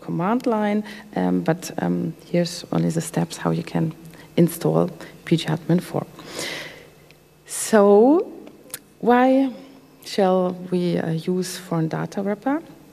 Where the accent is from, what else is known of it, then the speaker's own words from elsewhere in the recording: Bonn, North Rhine-Westphalia, Germany; I'm not. I'm from Bonn